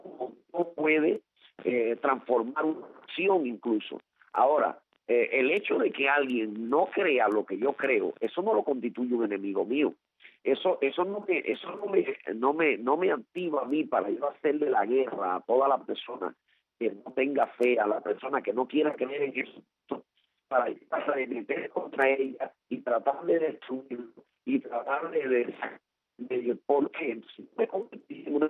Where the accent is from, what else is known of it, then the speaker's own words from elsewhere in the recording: Cuba; ¿por qué yo tengo que aceptar como ciudadano cubano que esta gente que está sentado en la silla del poder